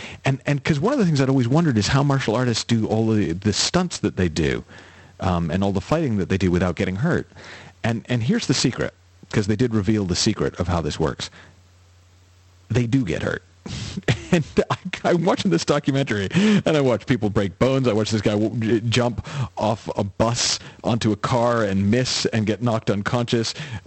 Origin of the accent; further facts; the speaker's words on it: Boston, Massachusetts, United States; I'm a Laker guy now, which is heresy because I grew up in Boston and, well...